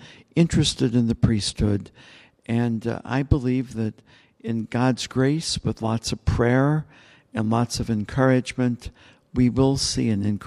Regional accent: Indiana, United States; Well, when I was a young person growing up in the Middle West in Indiana

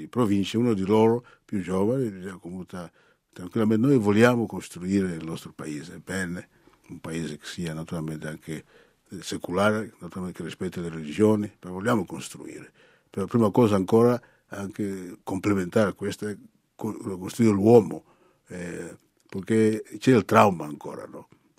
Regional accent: Angola; il mio paese, l'Angola, è stato uno degli ultimi, diciamo, a accedere all'indipendenza

